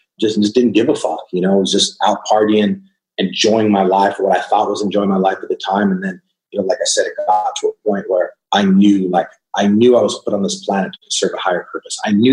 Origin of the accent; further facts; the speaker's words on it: Boston, Massachusetts, United States; I'm from Boston. That's where I grew up. That's where I went to school.